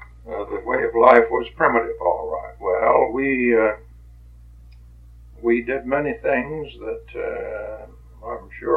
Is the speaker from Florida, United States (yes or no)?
no; Terraville, South Dakota, United States; born there; Yes, I was born in Terryville, South Dakota. And that is very close to Lead, South Dakota, and very close to Deadwood.